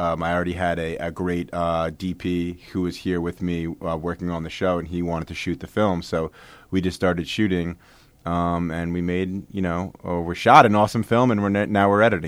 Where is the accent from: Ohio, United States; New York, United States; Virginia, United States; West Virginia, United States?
New York, United States; I'm from New York, but I was living in Chicago in 2011 for work